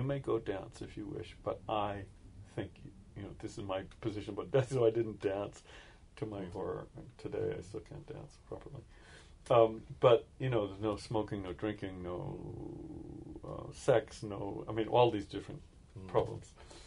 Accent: Waltham, Massachusetts, United States; born there; I was born in Waltham, Massachusetts.

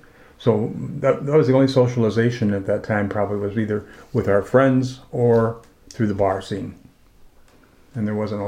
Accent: Minnesota, United States; Yeah, I grew up in southwest Minnesota near Worthington, and went to Winona State

